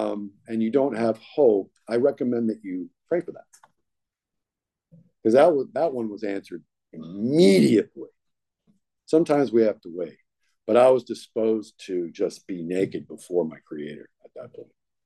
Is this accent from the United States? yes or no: no; Ireland; And we're both Irish, so we just want to get it in there.